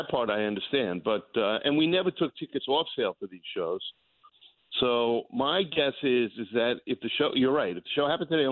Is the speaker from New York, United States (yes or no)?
yes; New York, United States; as a Jewish boy growing up in the Westchester County area, I always loved going to Florida on Easter vacation.